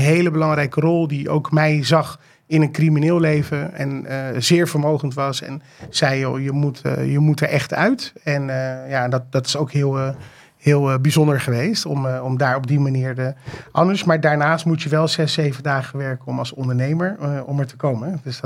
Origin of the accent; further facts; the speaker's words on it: The Hague, South Holland, Netherlands; now in Zandvoort, Netherlands; En ik ben opgegroeid in Den Haag. Ik woon nu in mooie Zaanzee, maar ik kom uit de Haagse Schilderswijk.